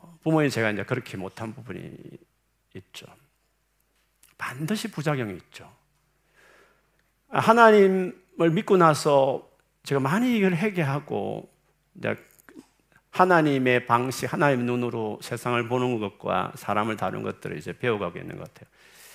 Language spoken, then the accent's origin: Korean; Gyeongsang, South Korea; 저 경상도 사나이로서